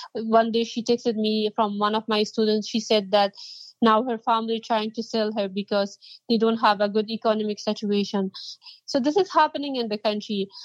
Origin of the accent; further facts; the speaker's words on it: Afghanistan; now in United States; Yes, of course, I come from Afghanistan now. I'm in the U.S.